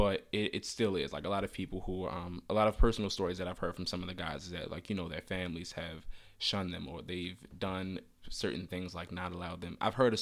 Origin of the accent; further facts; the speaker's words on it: Baltimore, Maryland, United States; like, you know, like New York and even my hometown, Baltimore, who are really impacted by the epidemic